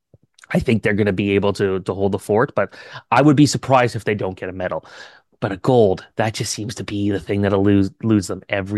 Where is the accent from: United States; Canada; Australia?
Canada; as a Canadian, this might scare some people, but I actually hate the goal song with a passion.